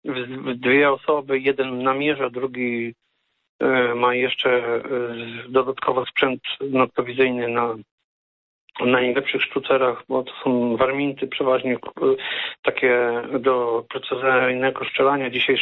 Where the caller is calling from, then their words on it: Subcarpathian Voivodeship, Poland; Ja pochodzę z Podkarpacia, z Bieszczad, także moja rodzina pokoleń i zawsze związani też z lasem